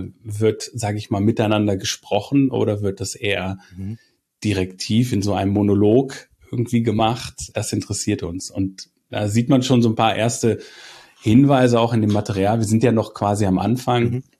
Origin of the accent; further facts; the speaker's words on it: Hildesheim, Lower Saxony, Germany; Ich komme aus Hildesheim und ich arbeite auch in Hildesheim an der Universität.